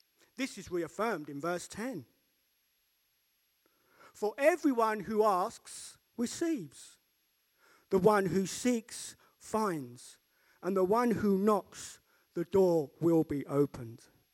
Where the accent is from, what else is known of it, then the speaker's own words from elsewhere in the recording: United Kingdom; And you might say, please, because we're British.